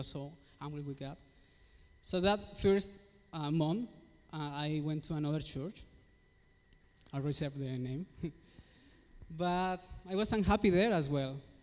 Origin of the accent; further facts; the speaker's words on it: Colombia; English is a second language; I'm from Colombia, South America. So far from here.